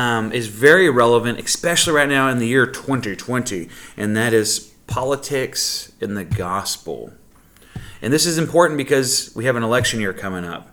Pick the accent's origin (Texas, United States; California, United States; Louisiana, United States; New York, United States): Texas, United States; You know, I'm originally from Texas, but my Cowboys and stuff haven't done well for 20 years.